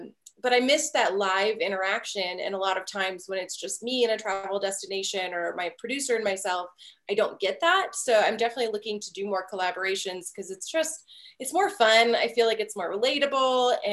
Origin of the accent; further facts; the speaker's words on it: Michigan, United States; I'm from Michigan originally, and we always say in the Midwest, we don't fly anywhere.